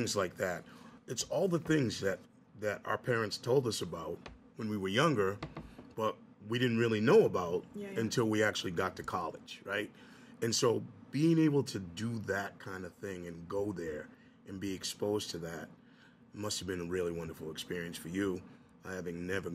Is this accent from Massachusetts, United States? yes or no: yes; South Weymouth, Massachusetts, United States; I grew up in South Weymouth, so I had, you know, all teachers that weren't of color.